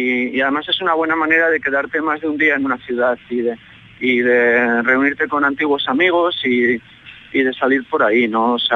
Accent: Zaragoza, Aragon, Spain

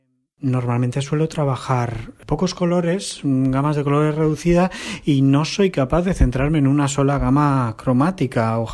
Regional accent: Mallorca, Balearic Islands, Spain; now in Barcelona, Spain; soy un ilustrador de Mallorca, pero hace muchos años que vivo en Barcelona.

